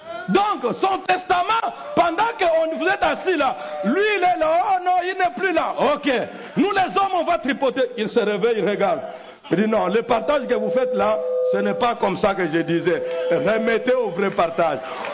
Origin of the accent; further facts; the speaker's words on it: DR Congo; Congo est grand, Congo est riche. Je suis Congolais, donc je suis riche.